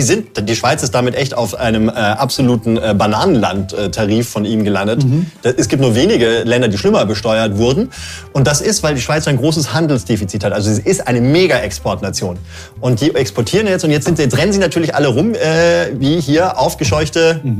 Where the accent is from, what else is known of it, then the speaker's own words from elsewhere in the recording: Bavaria, Germany; Ich bin Franke, muss freundlich sein.